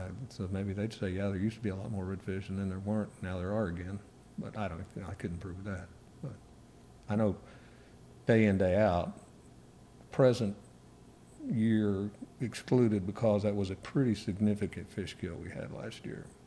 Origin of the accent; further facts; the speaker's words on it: Houston, Texas, United States; now in Corpus Christi, United States; look at Houston, where I was growing up in Houston, and Houston now, and Corpus Christi, when I first started living here in Corpus Christi now.